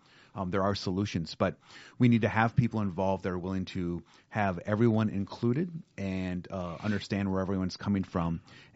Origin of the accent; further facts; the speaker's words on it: White Bear Lake, Minnesota, United States; I grew up in White Bear Lake, as I mentioned. My father was a milkman.